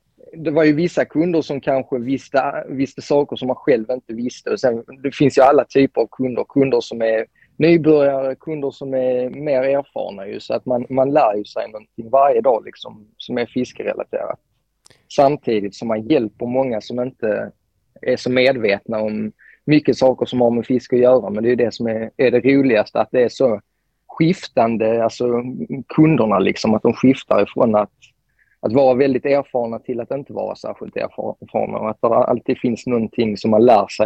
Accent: Skåne, Sweden; accent: Scanian; Det är väl rätt uppenbart med tanke på att jag pratar ju skånska.

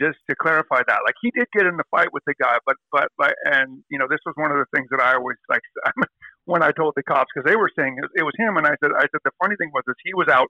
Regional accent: Woodland Hills, California, United States; there were so few people from the Valley that it was, you know, people just said, what? Where are you from? Like, Woodland Hills.

